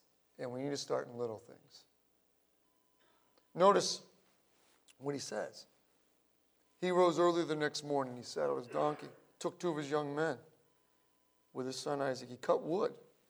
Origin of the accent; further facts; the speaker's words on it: Scranton, Pennsylvania, United States; I'm from Scranton.